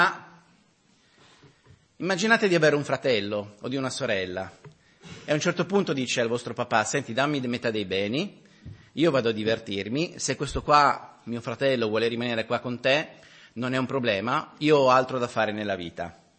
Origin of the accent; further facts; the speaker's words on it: Turin, Piedmont, Italy; io sono nato e cresciuto a Torino, anche mio papà, ma il mio nonno proviene dalle aree agricole del sud, era pugliese